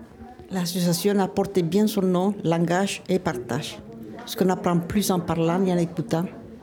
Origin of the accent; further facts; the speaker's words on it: Colombia; French is a second language; now in France; Ça fait 43 ans que je suis en France. Je suis de Colombie. Bon, le français, je le parle bien et je le lis, très bien même, mais je ne l'écris pas.